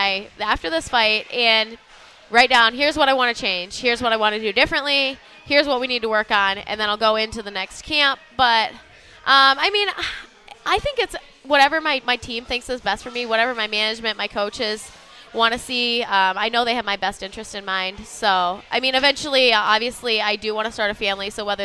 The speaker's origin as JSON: {"language": "English", "town": "Hillsdale", "region": "Michigan", "country": "United States", "said": "Something. Hillsdale, Michigan."}